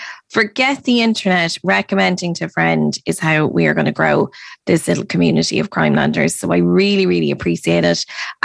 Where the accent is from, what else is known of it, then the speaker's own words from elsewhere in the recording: Ireland; Because let's face it, we're Irish. Nobody needs to hear the good words.